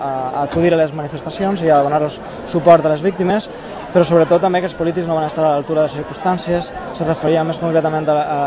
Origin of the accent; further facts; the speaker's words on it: Torrent, Valencian Community, Spain; yo soy de Torrent, del meu poble van morir 16 persones